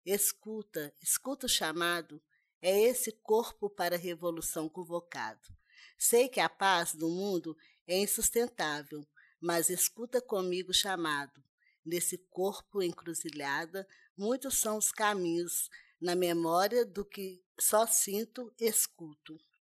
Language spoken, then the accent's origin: Portuguese; Belo Horizonte, Minas Gerais, Brazil; Sou do Quilombo Manso, aqui de Belo Horizonte, Minas Gerais.